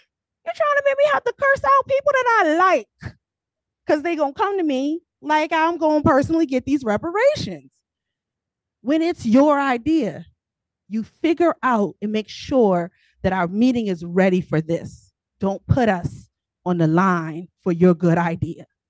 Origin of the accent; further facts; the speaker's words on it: the South, United States; And I'm saying behind because I'm from the South.